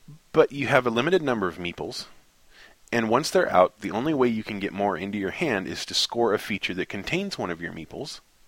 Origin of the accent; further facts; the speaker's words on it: United States; And if you're French, just forgive my pronunciation, because I'm American, and I don't care.